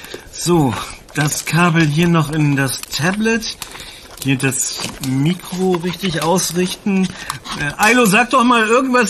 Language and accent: German; Germany; Wir kommen aus Deutschland. Tyskland.